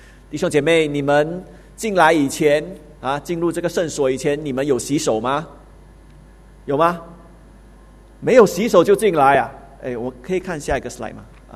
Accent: Singapore; 用一句我们新加坡人的俗语啊

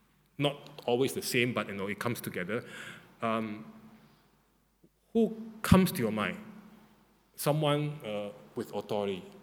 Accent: Singapore; every time when people know that we are from Singapore, the first thing they say, Lee Kuan Yew.

